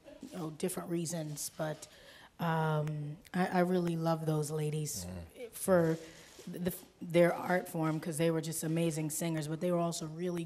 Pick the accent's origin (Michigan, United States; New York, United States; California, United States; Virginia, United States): New York, United States; Harlem; I grew up in Harlem in the middle of the hip hop era